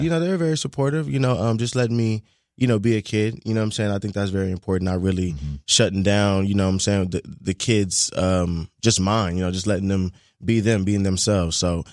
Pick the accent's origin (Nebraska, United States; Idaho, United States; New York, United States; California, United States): California, United States; California, right next to Long Beach. Just being a kid, you know.